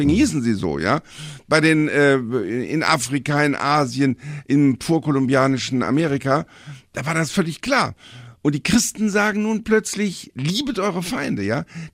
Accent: Cologne, North Rhine-Westphalia, Germany; dass ich dem Papst die Hand gebe und sage, ich bin aus Köln.

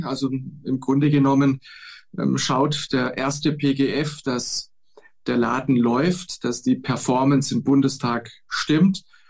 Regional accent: Baden-Württemberg, Germany; ich bin kein Schwabe, sondern ein Badener. In Baden-Württemberg unterscheiden wir das sehr genau.

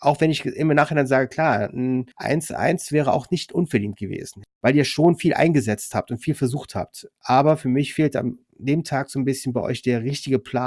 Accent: Mönchengladbach, North Rhine-Westphalia, Germany; born there; als gebürtiger Gladbacher

